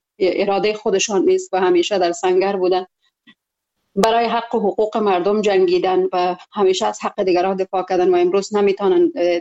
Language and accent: Persian; Afghanistan; moved away as an adult; now in Germany; من از افغانستان بیرون شدم، آمدم به اسلام آباد و از اسلام آباد فیلن در جرمنی به سر میبرم.